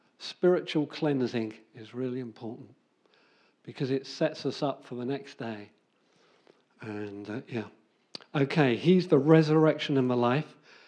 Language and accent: English; England, United Kingdom; When I was in Norway, I said, no, I'm not English. I'm kingdom of God first. I'm English second.